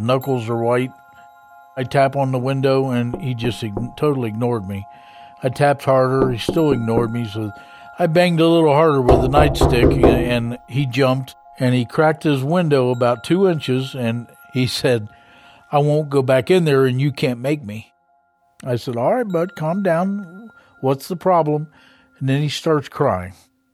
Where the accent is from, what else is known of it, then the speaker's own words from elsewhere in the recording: Covington, Kentucky, United States; I'm from Covington, Kentucky.